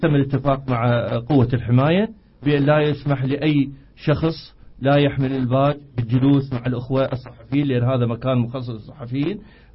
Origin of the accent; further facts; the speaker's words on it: Basra, Basra Governorate, Iraq; أيضا عندنا في البصرة دورة آسيوية بي اللي هي بالمرتبة الثانية